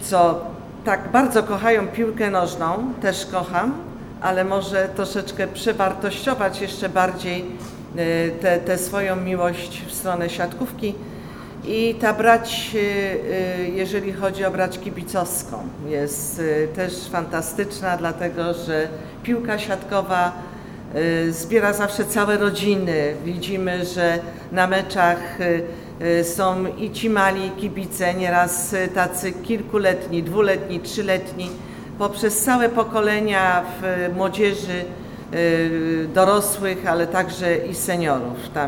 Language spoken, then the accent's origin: Polish; Łódź Voivodeship, Poland; pochodzę z tego regionu, Radomsko jest blisko Bełchatowa